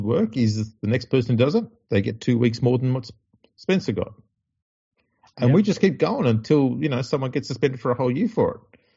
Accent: New South Wales, Australia; as someone from rural New South Wales, no.

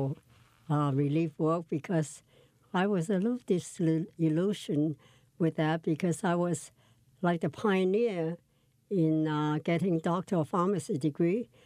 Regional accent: Hong Kong; because I came from Hong Kong. And, you know, Hong Kong has very good food.

